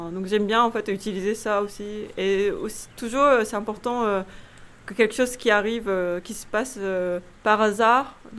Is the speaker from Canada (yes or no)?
no; Japan; French is a second language; moved away as an adult; now in France; ça fait 13 ans ou 14 ans que je suis en France. Et je suis japonaise, je suis née au Japon, j'ai grandi au Japon, mais je suis arrivée en France quand j'avais 22 ans.